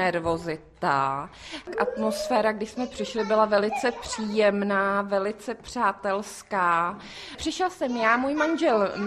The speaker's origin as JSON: {"language": "Czech", "town": "Milovice", "region": "Central Bohemian Region", "country": "Czechia", "said": "Já jsem z Milovic, tím, že jsme kousek od Prahy, tak tam cizince máme."}